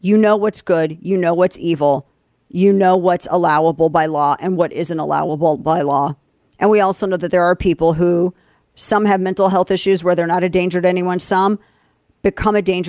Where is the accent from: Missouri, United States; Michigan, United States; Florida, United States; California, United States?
Missouri, United States; St. Louis; In my hometown of St. Louis, there was a boy named Vondra Myers